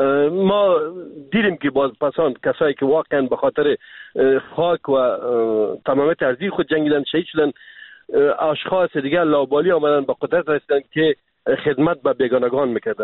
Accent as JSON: {"language": "Persian", "country": "Afghanistan", "said": "ما افغان هستیم"}